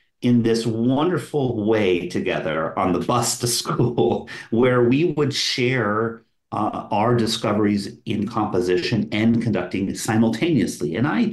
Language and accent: English; Reno, Nevada, United States; I grew up in Reno, Nevada. On the one hand, for a small western town, it had an incredibly vibrant, still does, art scene, especially music scene.